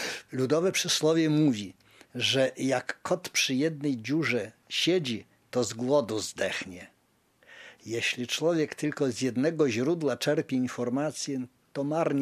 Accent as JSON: {"language": "Polish", "town": "Bubele", "region": "Podlaskie Voivodeship", "country": "Poland", "tie": "born there", "said": "Urodziłem się na pograniczu, w takiej wsi niewielkiej, Bubele, która do roku 1941 była prawie zupełnie litewską wsią."}